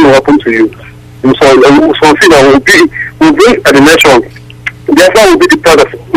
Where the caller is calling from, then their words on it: Owerri, Imo, Nigeria; I'm coming from Owerri.